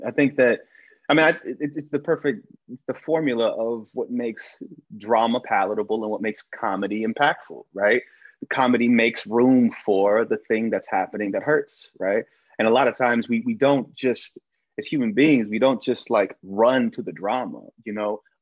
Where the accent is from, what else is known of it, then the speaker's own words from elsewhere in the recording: Southern United States, United States; It's a beautiful part of growing up in the South.